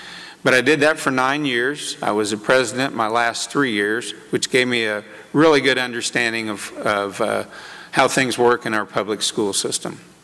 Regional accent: LaGrange, Missouri, United States; also born or lived in Kirksville; I grew up in LaGrange, Missouri. I was born in Kirksville, grew up in LaGrange

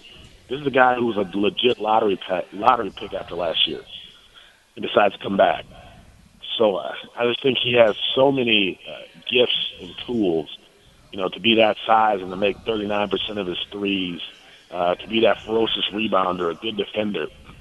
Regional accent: Milwaukee, Wisconsin, United States; I mean, I'm a Wisconsin guy. I grew up in Milwaukee, so, you know, I remember the Big Ten as sort of a Midwest conference, right?

